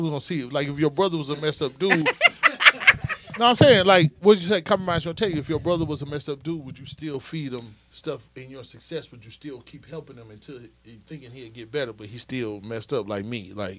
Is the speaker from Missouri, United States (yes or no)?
yes; Missouri, United States; I'm from Missouri.